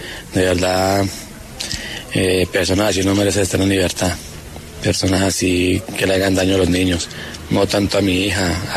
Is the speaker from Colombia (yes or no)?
yes; Cali, Valle del Cauca, Colombia; now in Villagorgona, Colombia; Yo soy de la ciudad de Cali. Yo nací en Cali. Posteriormente nos vinimos hace 8 años para acá, para Villagorgona.